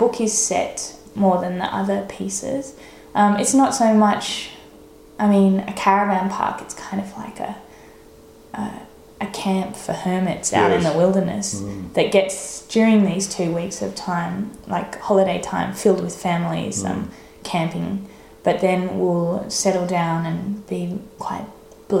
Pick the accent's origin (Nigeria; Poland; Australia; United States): Australia; growing up in Northern New South Wales or Queensland, it was devastatingly hot always.